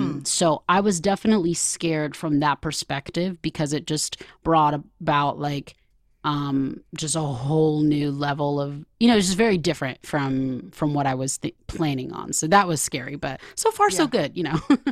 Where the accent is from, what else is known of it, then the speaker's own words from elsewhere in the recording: Georgia, United States; accent: Georgia; we're from Georgia, so we're like, you know, my accent will show up here and there